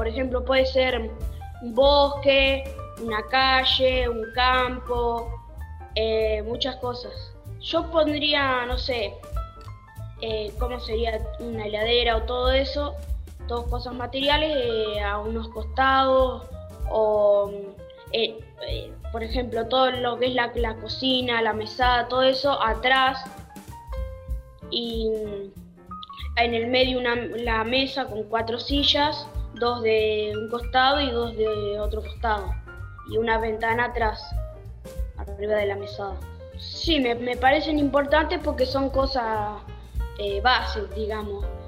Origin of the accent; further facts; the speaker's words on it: Lincoln, Buenos Aires Province, Argentina; soy de Lincoln, Buenos Aires, y voy al colegio Nuestra Señora de Lincoln.